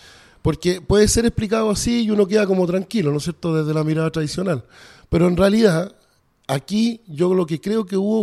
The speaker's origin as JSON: {"language": "Spanish", "region": "Valparaíso", "country": "Chile", "said": "que era lo que uno esperaba como porteño, no como político."}